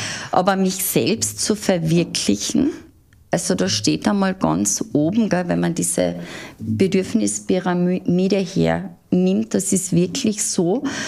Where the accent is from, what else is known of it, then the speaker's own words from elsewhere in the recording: Carinthia, Austria; man spricht ja bei uns in Kärnten von Anpacken